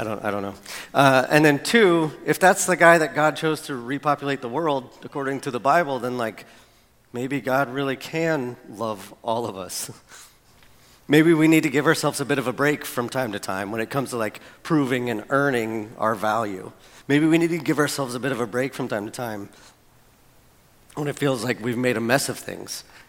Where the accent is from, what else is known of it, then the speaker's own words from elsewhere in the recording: Florida, United States; I mean, how was I supposed to know? I grew up in Florida.